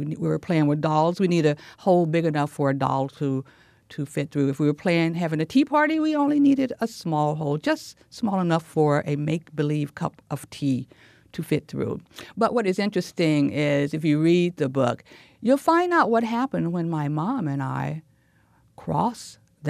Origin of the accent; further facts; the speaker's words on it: Tennessee, United States; a childhood memory when I was growing up in Tennessee. And while I lived in a predominantly black neighborhood